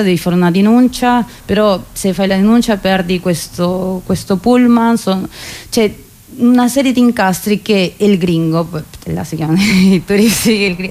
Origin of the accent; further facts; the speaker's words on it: Peru; io peruviana ne ho trovato una che era sempre immigrante degli Stati Uniti